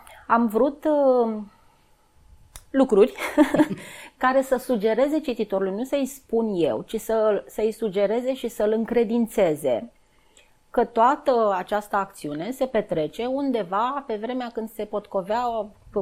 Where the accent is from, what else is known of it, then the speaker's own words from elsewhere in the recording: Țintea, Prahova, Romania; mama și acum locuiește în Țintea, eu am crescut în Țintea